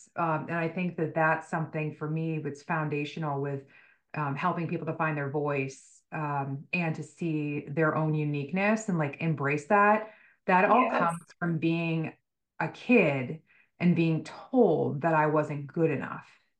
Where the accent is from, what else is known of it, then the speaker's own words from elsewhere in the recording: Boston, Massachusetts, United States; So I'm from Boston. I think I mentioned that in my TED talk.